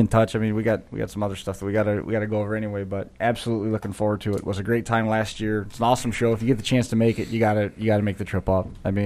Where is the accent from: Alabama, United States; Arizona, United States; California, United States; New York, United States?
New York, United States; Sir, we're from New York.